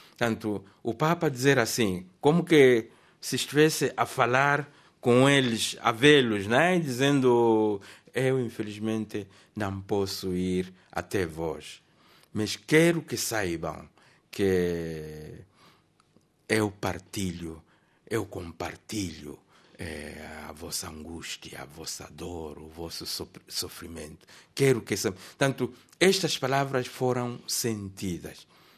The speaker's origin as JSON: {"language": "Portuguese", "country": "Mozambique", "said": "Nós, como moçambicanos"}